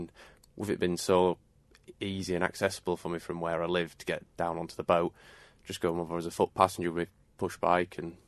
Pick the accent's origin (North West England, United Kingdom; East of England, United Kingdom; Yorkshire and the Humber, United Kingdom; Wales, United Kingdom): Yorkshire and the Humber, United Kingdom; I'm from North Yorkshire, England, but live right over on the west side of North Yorkshire.